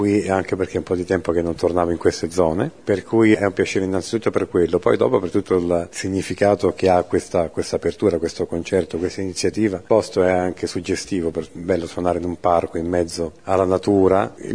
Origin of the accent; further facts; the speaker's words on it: Sicily, Italy; io sono più a sud di tutti quanti, perché sono siciliano in realtà, perché più a sud di me c'è l'Africa.